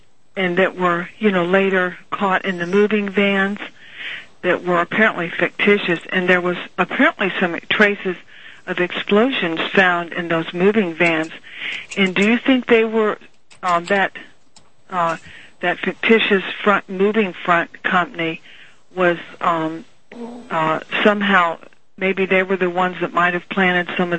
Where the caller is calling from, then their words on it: Virginia, United States; Yes, I'm calling from Virginia.